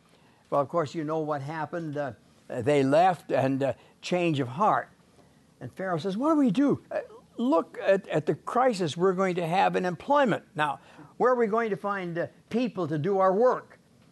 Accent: Saskatchewan, Canada; born there; So I was born in Saskatchewan.

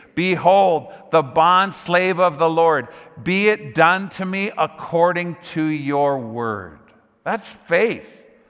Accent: Sun Valley, California, United States; We never saw them growing up in Southern California. But my mom's Italian parents, they were just 5 minutes away growing up in Sun Valley.

